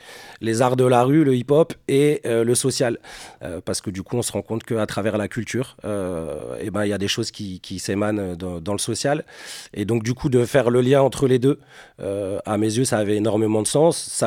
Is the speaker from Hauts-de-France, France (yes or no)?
yes; Lille, Hauts-de-France, France; Je viens de Lille, j'ai grandi dans un quartier populaire